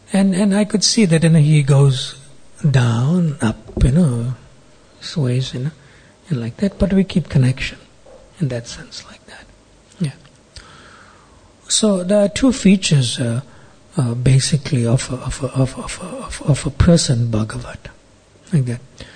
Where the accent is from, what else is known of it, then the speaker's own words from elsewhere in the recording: Durban, KwaZulu-Natal, South Africa; I was brought up very strictly in Indian and Vedic culture. Super strict. Even despite this being in Durban in South Africa.